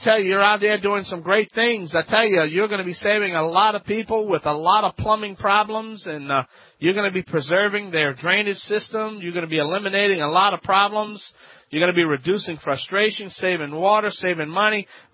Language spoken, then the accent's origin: English; Louisiana, United States; from the Bayou Land.